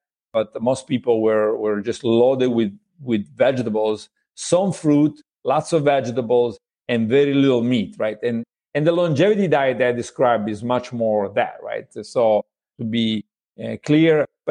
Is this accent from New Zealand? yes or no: no; Italy; English is a second language; You know, this is, I'm somebody from Italy, right? So I shouldn't say that. They may take my citizenship away